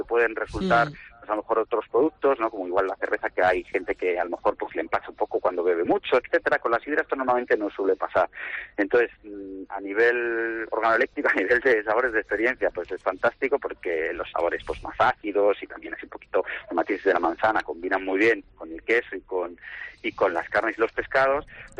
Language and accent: Spanish; Madrid, Community of Madrid, Spain; Nosotros además venimos de Madrid, o sea que estamos como empujando desde, bueno, ya en su día hicimos un cambio.